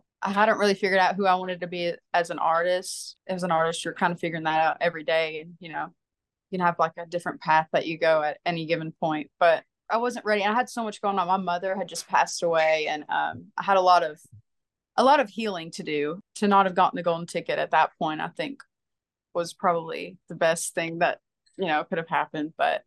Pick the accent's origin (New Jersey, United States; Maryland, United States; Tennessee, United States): Tennessee, United States; Jacksonville; also born or lived in Nashville; I'm still living in Jacksonville, Tennessee. I've always lived here.